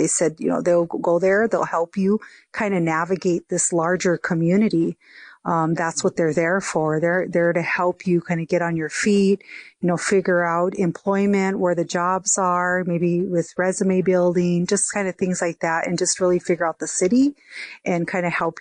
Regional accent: South Dakota, United States; now in Bismarck, United States; being a tribal member myself, you know, I moved from the Siston Wahpeton Sioux tribe. You know, it's just an hour south of Fargo.

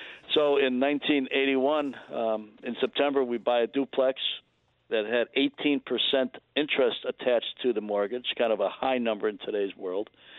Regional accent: Chicago, Illinois, United States; moved away as an adult; also born or lived in Philadelphia; I was in my mid-20s, and I grew up in Chicago, as you say, and then I moved to Philadelphia, and I was covering the National Hockey League, the Philadelphia Flyers.

